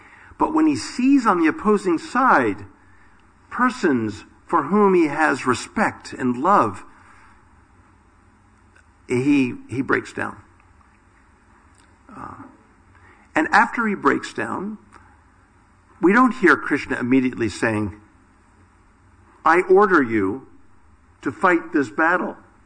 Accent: United States; now in United Kingdom; I mean, you folks are in Britain here, and I'm American, and, you know, we do things maybe a little differently in America.

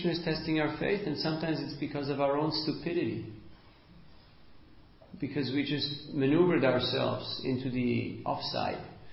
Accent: Switzerland; but I'm from Switzerland, from the mountains.

